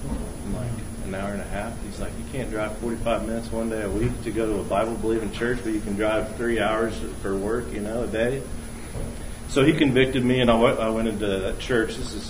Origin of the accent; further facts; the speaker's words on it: Clinton, United States; I was kind of ashamed to say I'm from Clinton